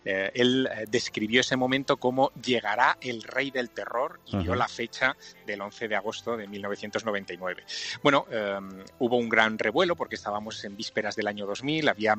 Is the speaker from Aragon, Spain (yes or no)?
yes; Teruel, Aragon, Spain; Y hoy he vuelto a mi tierra, a Teruel